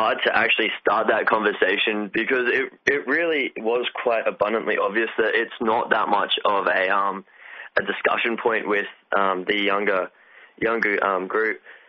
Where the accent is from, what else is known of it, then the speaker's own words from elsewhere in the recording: Singleton, New South Wales, Australia; Like I come from Singleton